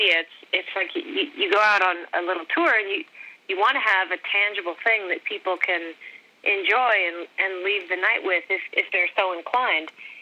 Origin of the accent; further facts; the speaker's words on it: United States; I'm American, and we've had a pretty earth-shattering, you know, election and presidential campaign